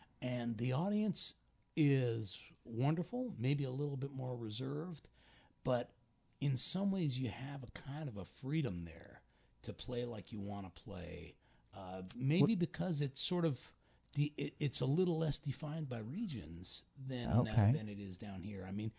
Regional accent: Canada; born there; I was born in Canada, and I lived there for a long time.

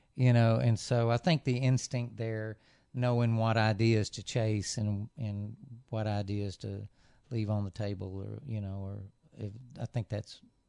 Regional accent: Texas, United States; I told him I'm from Texas.

